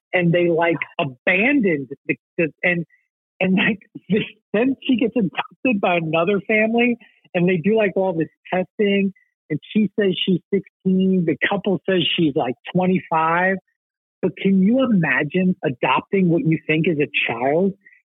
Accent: East Coast, United States; growing up in the East Coast, I didn't know much about it.

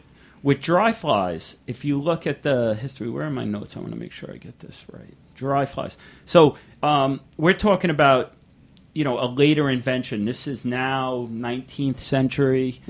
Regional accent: New York, United States; We grew up on Long Island, Connecticut River State Park, and this place was famous for its fly fishing.

